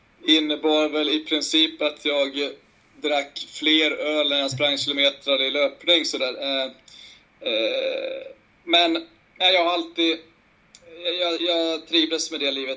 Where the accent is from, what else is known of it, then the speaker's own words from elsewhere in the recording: Borlänge, Dalarna County, Sweden; moved away as an adult; also born or lived in Falun; now in Örebro, Sweden; jag är numera 46 år och är dalmas. Jag är född i Falun men har bott i Borlänge i 19 år, bor jag där. Sen flyttade jag ner till, eller till och med fler, 23 år, nu blandar jag ihop det.